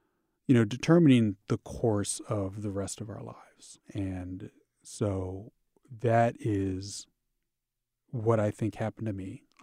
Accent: St. Louis, Missouri, United States; When I was growing up in St. Louis, in the fifth grade, we did a field trip to the old St. Louis courthouse that is in the shadow of the arch

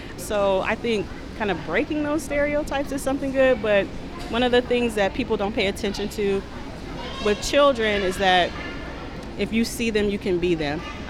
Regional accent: Kankakee, Illinois, United States; now in Champaign-Urbana, United States; My husband and I, we grew up in Kankakee. We don't have the type of resources that they have in the Champaign-Urbana area

